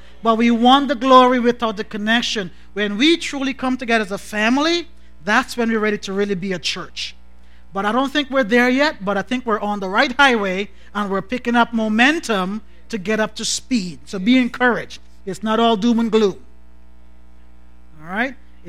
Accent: Guyana; now in Canada; and I'm from Guyana, the best country in the world. All right. Yet still, both of us live in Canada, the almost best country in the world.

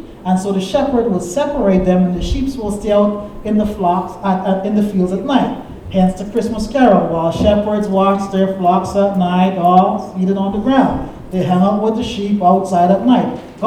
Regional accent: Guyana; I grew up in Guyana, and we have sheep and goats all the time.

